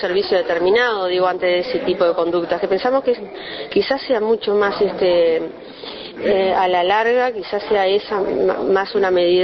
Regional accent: Uruguay; somos nosotros, los uruguayos

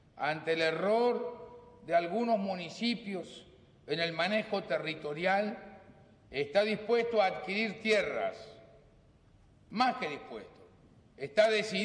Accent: Uruguay; Nuestro objetivo en el Mercosur como uruguayos es ampliarlo, es consolidarlo.

